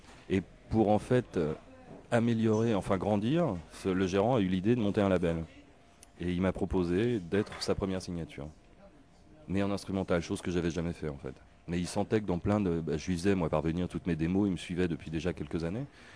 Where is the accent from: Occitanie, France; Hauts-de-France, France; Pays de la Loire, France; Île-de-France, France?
Île-de-France, France; Paris; Bien, je viens de Paris.